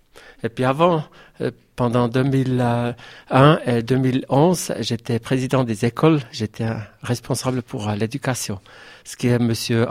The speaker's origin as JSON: {"language": "French", "town": "Murten", "region": "Fribourg", "country": "Switzerland", "tie": "born or raised there", "said": "Oui, je suis né à Morat, et puis Morat, c'est ma ville."}